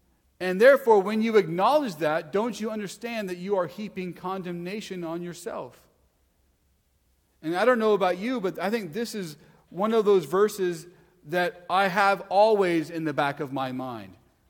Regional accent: Texas, United States; I think I'm a Texan and I'm not a New Yorker.

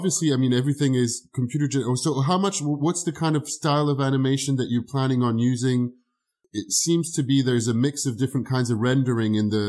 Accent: France; I grew up in France and in France in the 80s

